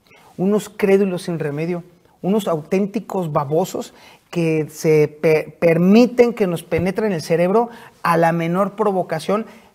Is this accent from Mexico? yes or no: yes; Mexico; los principales encuerados en este asunto somos justamente los mexicanos.